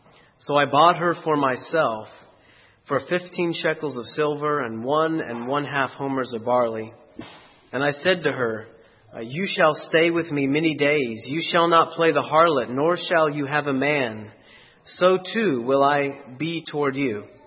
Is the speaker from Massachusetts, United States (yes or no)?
yes; Dorchester, Massachusetts, United States; I'm from Dorchester, as was mentioned.